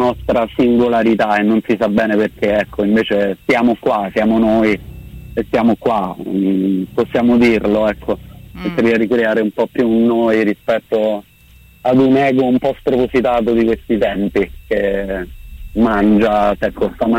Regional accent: Veroli, Lazio, Italy; sono un ragazzotto di 26 anni, quasi 27, quindi l'età delle rockstar precise, e vengo da Veroli, in provincia di Frosinone.

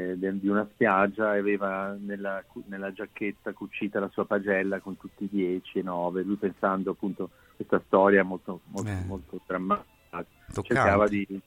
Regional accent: Genoa, Liguria, Italy; Io poi siccome sono genovese

